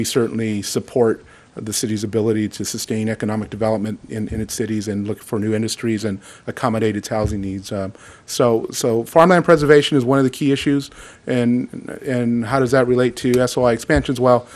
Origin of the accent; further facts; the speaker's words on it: Fowler, California, United States; Like I said, I'm from Fowler, and I travel here a lot.